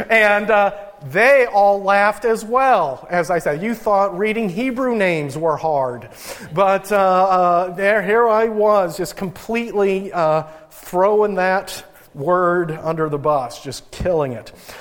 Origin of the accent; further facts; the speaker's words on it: Midwest, United States; now in Maine, United States; In my house, in my family, growing up in the Midwest, my parents did not speak French.